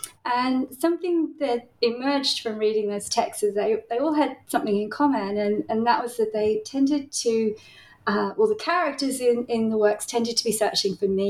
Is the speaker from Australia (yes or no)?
yes; Tasmania, Australia; now in Melbourne, Australia; I'm currently a professor of philosophy at Monash University in Melbourne. I grew up in Tasmania